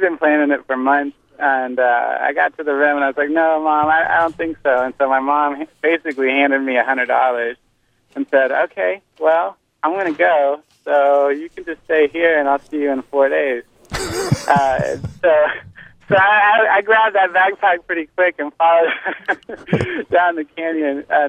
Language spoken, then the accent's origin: English; Tallahassee, Florida, United States; I'm from Tallahassee, Florida.